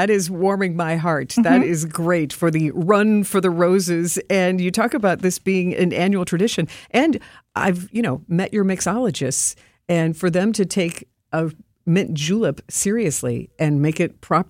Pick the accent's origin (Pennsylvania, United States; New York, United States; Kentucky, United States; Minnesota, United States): Kentucky, United States; Louisville; for the times that I've gone to the actual Kentucky Derby growing up in Louisville, I always get the general admission ticket